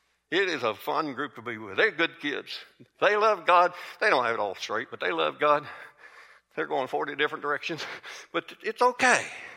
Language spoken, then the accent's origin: English; Kentucky, United States; I'm not from either one of them. I'm from Kentucky.